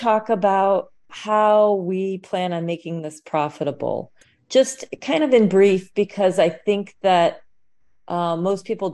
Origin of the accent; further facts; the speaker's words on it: Illinois, United States; I grew up in the Midwest, and I remember the beef just tasted so amazing. And I came out to California